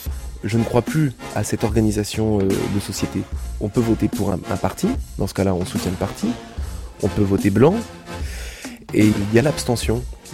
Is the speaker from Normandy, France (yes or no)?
no; Lorient, Brittany, France; J'ai grandi en Bretagne, à Lorient.